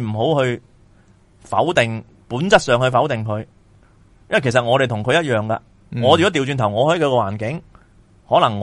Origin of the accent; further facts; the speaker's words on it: China; 而且我系中国人，我梗系话你侵略我啦